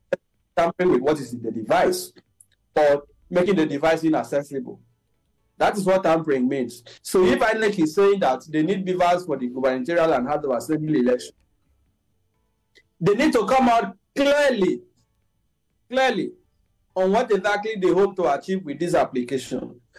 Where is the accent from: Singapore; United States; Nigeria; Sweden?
Nigeria; I also, as a Nigerian, do not believe that this was due to glitch.